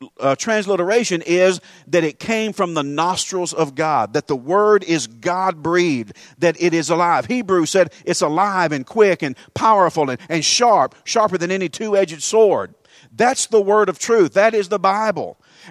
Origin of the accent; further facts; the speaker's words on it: United States; because I'm an American and I can have that stuff.